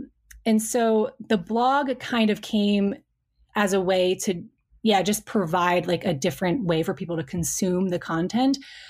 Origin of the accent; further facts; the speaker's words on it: Connecticut, United States; So I was born in Connecticut. I kind of, you know, grew up on the East Coast. I went to college out on the East Coast.